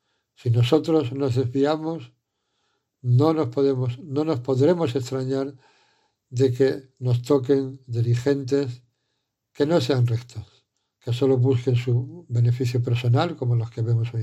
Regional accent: Spain; muchos de nosotros, como el que os habla, ha nacido aquí, yo soy español

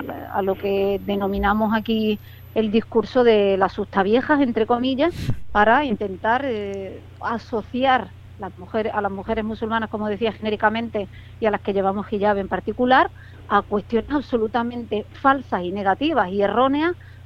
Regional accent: Spain; a fin de cuentas soy española, no sé, ¿cómo queréis que pronuncie mi propio idioma?

